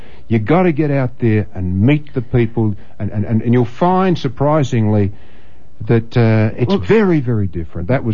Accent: Australia; And I'm a white man. I'm from Australia.

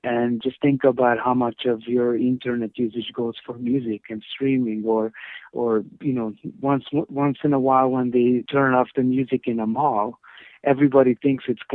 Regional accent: Hungary; now in Canada; Yes, I'm originally from Hungary, and I left Hungary in 1998. I immigrated to Canada.

